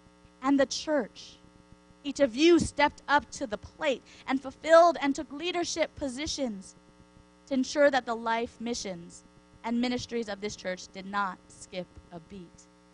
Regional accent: Hawaii, United States; Growing up in Hawaii, most people's idea of Sunday best were aloha shirts, shorts, and a nice pair of slippers.

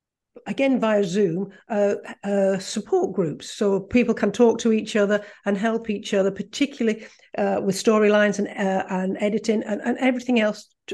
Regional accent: Bradford, Yorkshire and the Humber, United Kingdom; because I don't live in Yorkshire anymore, although I am originally from Bradford in West Yorkshire, so that's where my Yorkshire roots are.

